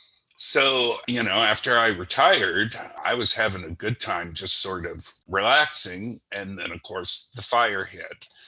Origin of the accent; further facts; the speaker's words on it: California, United States; also born or lived in Japan; I was born in Japan of military parents. And then as, you know, I think I was five, was raised in Southern California until I moved up here in 1997 to take a job.